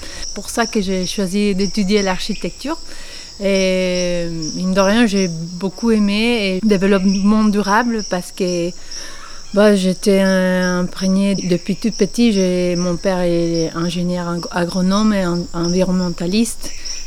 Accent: La Paz, Bolivia; born there; French is a second language; je suis bolivienne, artiste et architecte. Je suis née à La Paz, une ville au plein cœur de la cordillère des Andes, à 4000 mètres d'altitude.

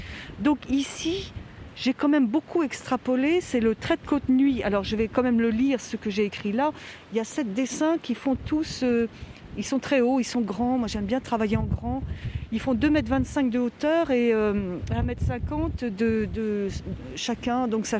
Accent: Brest, Brittany, France; La question est complexe parce que quand j'étais gamine, je suis née à Brest, on allait sur le port de commerce.

